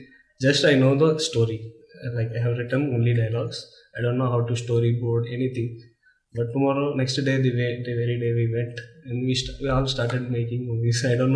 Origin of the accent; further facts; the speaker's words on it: Visakhapatnam, Andhra Pradesh, India; The origin, it all started because I grew up in Vizag.